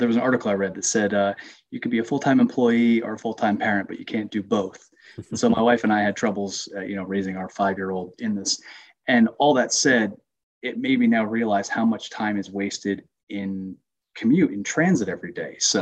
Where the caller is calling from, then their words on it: Dallas, Texas, United States; You know, I'm calling from Dallas, or I live in Dallas.